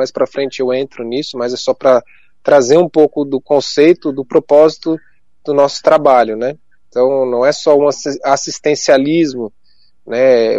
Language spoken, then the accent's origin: Portuguese; Brazil; digo isso como brasileiros, né?